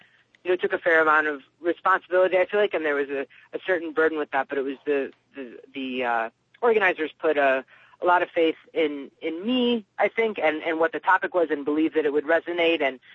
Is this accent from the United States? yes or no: yes; Ohio, United States; I grew up in Ohio, and my parents, a lot of time my sister's in Chicago.